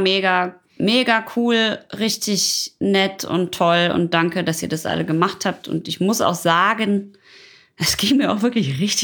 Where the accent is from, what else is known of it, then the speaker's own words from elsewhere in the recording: North Rhine-Westphalia, Germany; ich komme aus dem Ruhrpott